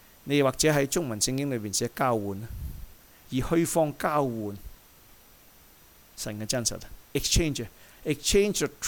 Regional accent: China; 我哋中国人咧有道德好啲啊！我哋中国人唔会拜啲奸神啦

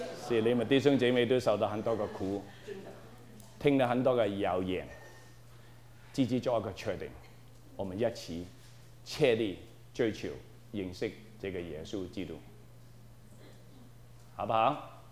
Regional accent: Taiwan; accent: Taiwanese Mandarin; 我是台湾国语，哎，真的很难听啊

